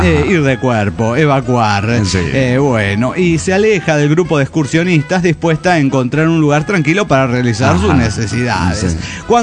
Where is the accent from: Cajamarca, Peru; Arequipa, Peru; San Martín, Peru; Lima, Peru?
Lima, Peru; Soy la renegada de Lima, Perú.